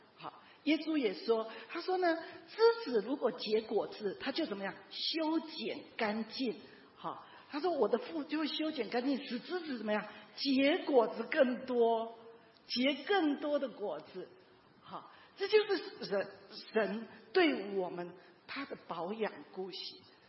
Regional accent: China; 其实大部分我们中国人其实没有真正的被疼爱过

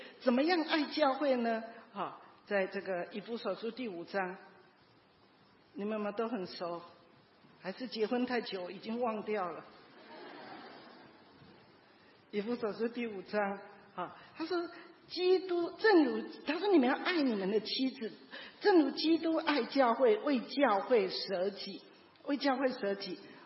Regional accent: China; 其实大部分我们中国人其实没有真正的被疼爱过

